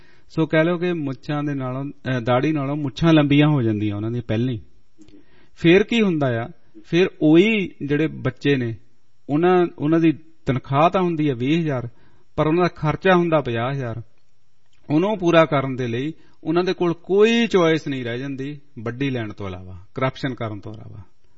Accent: Punjab, India; ਦੇਖੋ ਪੰਜਾਬ ਦੇ ਵਿਚ ਨਸ਼ੇ ਦੀ ਹਾਲਾਤ ਸੀ, ਨਸ਼ਾ ਕਾਫੀ ਮਾੜਾ ਸੀ। ਮੈਂ ਆਪਣੇ ਪਿੰਡ ਦੀ ਅਕਸਰ ਉਦਾਹਰਨ ਦਿੰਦਾ, ਸਾਡੇ ਪਿੰਡ ਕਾਫੀ ਬੈਡ ਸੀ

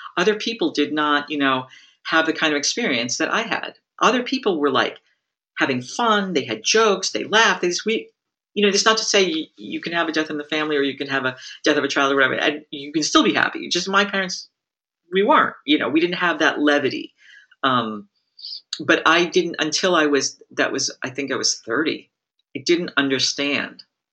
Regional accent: Massachusetts, United States; We're both Jewish. She grew up in New Jersey. I grew up in Massachusetts.

